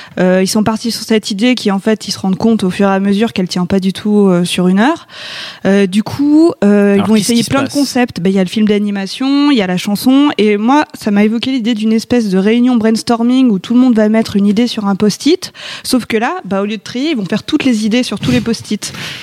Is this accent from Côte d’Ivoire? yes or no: no; Strasbourg, Grand Est, France; en tant que Strasbourgeois d'origine, je suis hyper choquée.